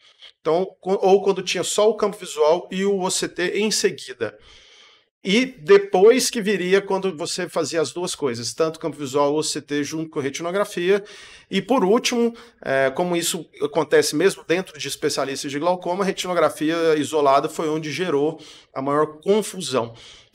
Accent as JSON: {"language": "Portuguese", "town": "Goiânia", "region": "Goiás", "country": "Brazil", "said": "sou de Goiânia"}